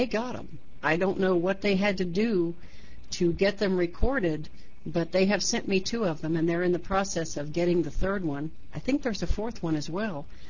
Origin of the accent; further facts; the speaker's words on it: Orlando, Florida, United States; from Orlando, Florida